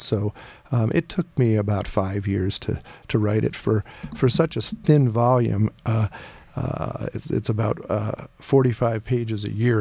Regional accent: Ann Arbor, Michigan, United States; moved away as an adult; So the book, just briefly, is about growing up in Ann Arbor. It's the years 1963 to 1977 when I left for college

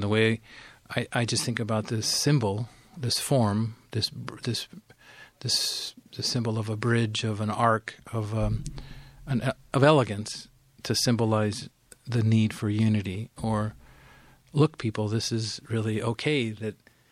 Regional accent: New Mexico, United States; born there; where I grew up was Mexico at the time, and where I was born in New Mexico was Mexico at the time

